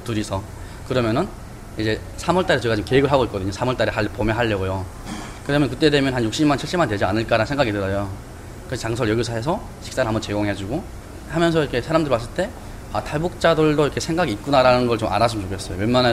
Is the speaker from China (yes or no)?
no; North Korea; 저희가 북한에서 왔는데